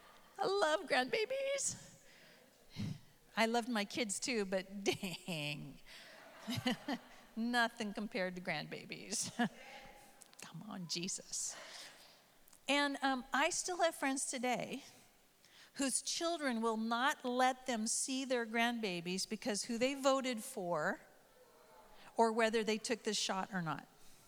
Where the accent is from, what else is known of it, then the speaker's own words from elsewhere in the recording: United States; you know, I can speak as an American, so if this doesn't pertain to you